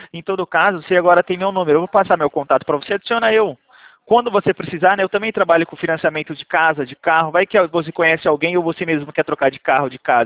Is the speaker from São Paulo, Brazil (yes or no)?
yes; Campinas, São Paulo, Brazil; Sou de Campinas